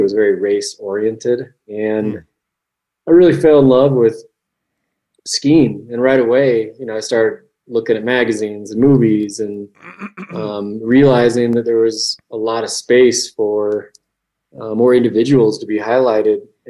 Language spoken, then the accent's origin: English; Utah, United States; So once I felt powder growing up in Utah